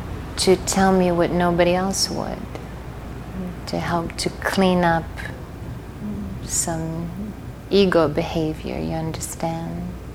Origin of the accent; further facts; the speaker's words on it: New York City, New York, United States; And I grew up in New York, so right under the nose.